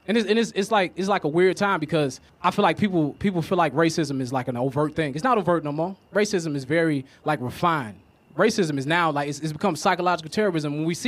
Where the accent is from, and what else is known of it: Chicago, Illinois, United States